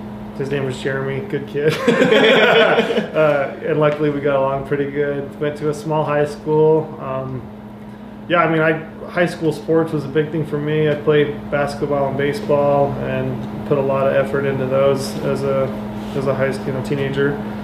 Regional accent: Anemone, Utah, United States; born there; I was born in Anemone, which is this tiny little town in southern, kind of south central Utah. Me and my closest neighbor was a mile.

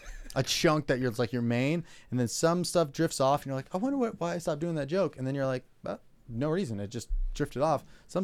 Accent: California, United States; also born or lived in Chicago; I'm from kind of out here, like an hour away.

